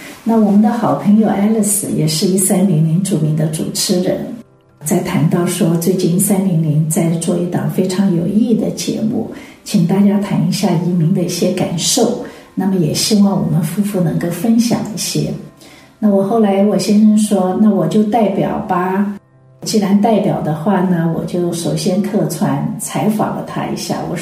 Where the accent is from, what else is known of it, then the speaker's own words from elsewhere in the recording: Shanghai, China; moved away as an adult; now in United States; 我自己本身呢，我是从上海过来的，我从小学一直读到研究生院，在学校里其实一直学的是俄语，后来到美国之前几个月稍微突击了一下，其实对英语的基础是没有的。